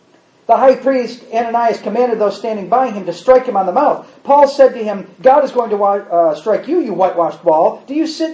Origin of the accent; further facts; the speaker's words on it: New York, United States; Because when he hears I'm from New York, you know what he thinks.